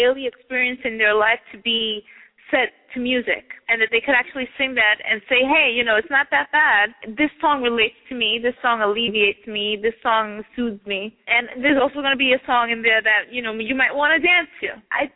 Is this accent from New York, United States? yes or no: yes; New York, United States; born there; I was born in New York, Lower East Side, Manhattan. I am of Dominican descent, so my parents are Dominican.